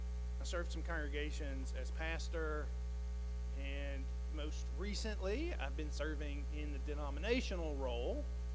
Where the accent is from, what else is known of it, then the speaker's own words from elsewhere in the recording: College Park, Georgia, United States; also born or lived in East Point, United States; I mean, I grew up, I was born in East Point, went to elementary school through high school in College Park.